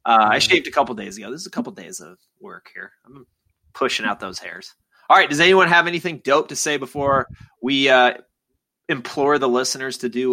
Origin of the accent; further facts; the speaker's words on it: New Jersey, United States; also born or lived in New York; So I was born in New York. I don't know if you guys need that. And I grew up in New Jersey.